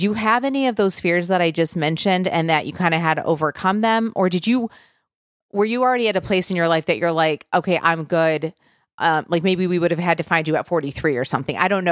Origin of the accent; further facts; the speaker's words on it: Michigan, United States; now in Nashville, United States; I'm originally from Michigan, so I get it. I'm in Nashville